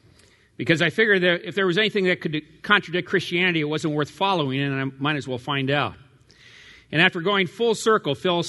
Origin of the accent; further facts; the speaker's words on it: California, United States; I grew up here in California. My dad was a pastor in California for 55 years, 20 years in Long Beach, California, and then 20 years in Walnut Creek and Concord, and then 18 years in Napa, California.